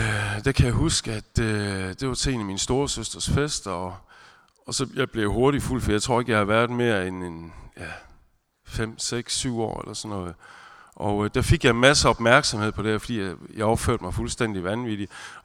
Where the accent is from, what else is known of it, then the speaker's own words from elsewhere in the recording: Esbjerg, Region of Southern Denmark, Denmark; jeg er 42 år, og jeg kommer her fra Esbjerg. Jeg har altid boet i Esbjerg, opvokset i Esbjerg. Jeg har fire ældre søskende